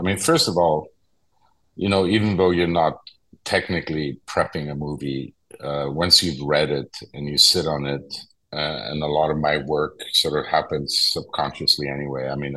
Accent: Munich, Bavaria, Germany; English is a second language; I'm born in 62. I grew up in Munich, Germany.

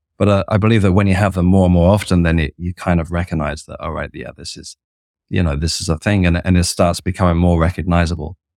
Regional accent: London, United Kingdom; accent: Cockney; sorry about my Cockney accent there.

